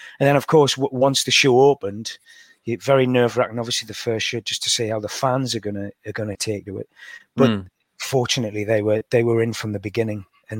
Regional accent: Washington, North East England, United Kingdom; born there; accent: County Durham twang; Well, not quite the next village. I was born in Washington, which is okay. Which is close to, like, it's about 15 miles from Langley, Sacriston.

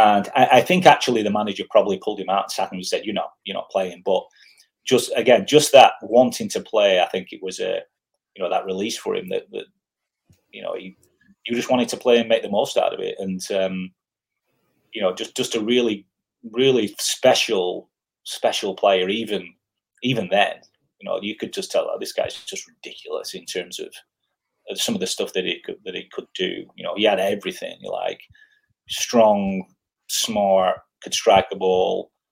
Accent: Preston, North West England, United Kingdom; I'm from Preston

